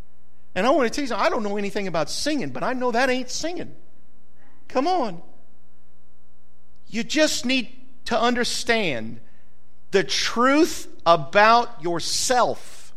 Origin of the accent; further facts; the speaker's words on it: the South, United States; I got pride in America. I'm American. I'm a Southern American. Makes me even better.